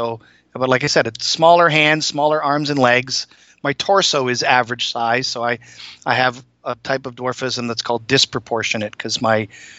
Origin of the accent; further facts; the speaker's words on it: Toronto, Ontario, Canada; born there; moved away as an adult; also born or lived in Minnesota / Hong Kong; I was born in Toronto, up in Canada, lived there until I got married in 95.